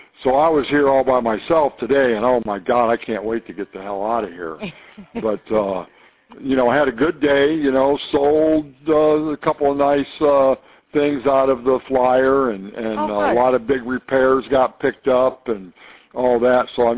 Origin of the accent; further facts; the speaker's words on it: Michigan, United States; I mean, I grew up in Michigan, and I was used to cold weather, you know, but I've lived down here for 40 years